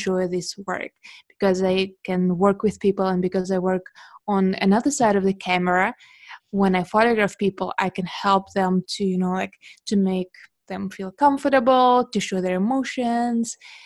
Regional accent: Russia; English is a second language; now in Beijing, China; Well, I'm originally from Russia, but now I live in China, in Beijing.

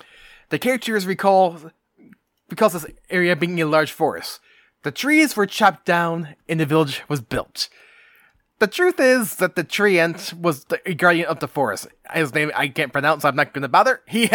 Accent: Shepherd, Michigan, United States; because I'm from Shepherd, and we have the Maple Syrup Festival every year, and we have maple trees around town.

